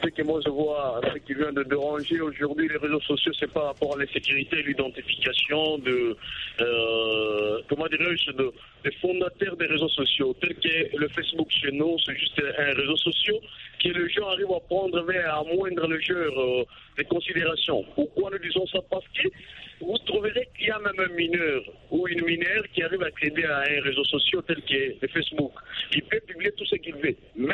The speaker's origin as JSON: {"language": "French", "country": "DR Congo", "said": "chez nous, en RDC"}